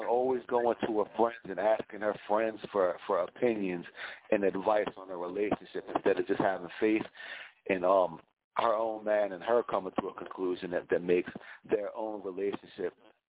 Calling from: New Jersey, United States; I'm calling from South Jersey.

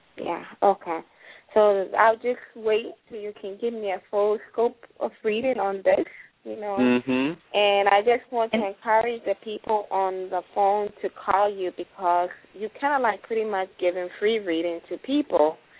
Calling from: Chicago, Illinois, United States; I'm calling from Chicago.

